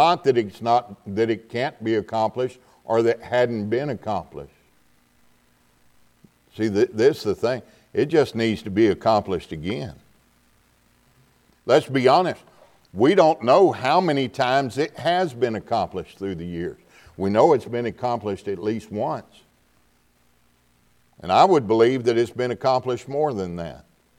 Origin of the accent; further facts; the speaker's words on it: Texas, United States; I'm from Texas, amen? Now, I tell folks all the time, I'm a retarded Texan.